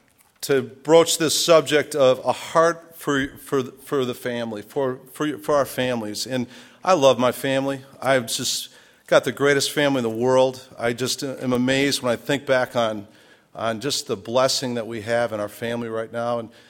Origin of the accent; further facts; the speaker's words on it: Chicago, Illinois, United States; now in Lexington, United States; I'm not from the South originally, I'm from Chicago. The Lord called us down here 14 years ago to start a church in Lexington, South Carolina, of all places.